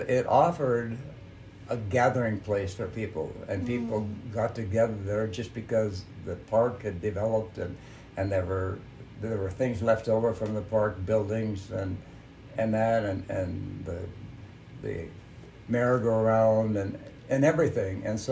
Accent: Washington, United States; I was born and raised in Washington.

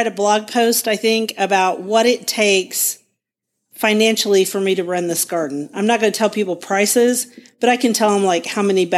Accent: Guthrie, Oklahoma, United States

